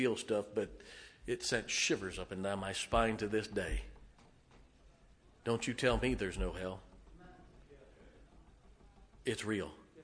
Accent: Canton, Ohio, United States; I grew up in Canton, Ohio.

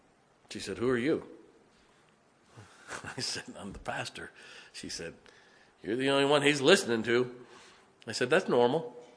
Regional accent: Ohio, United States; I grew up in Ohio where we had real tornadoes.

